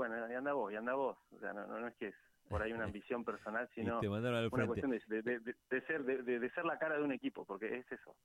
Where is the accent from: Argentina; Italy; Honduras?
Argentina; Benito Juárez, Buenos Aires Province; soy abogado de acá, soy un abogado de Benito Juárez, mi familia es de acá, son productores agropecuarios, mi familia paterna, mi familia materna no, mi mamá es de Punta Alta.